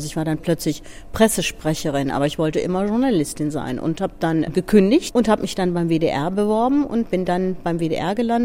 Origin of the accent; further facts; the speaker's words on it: Netherlands; moved away as an adult; Ich bin Deutsche, bin aber aufgewachsen in den Niederlanden. Ich habe einen deutschen Vater und eine niederländische Mutter.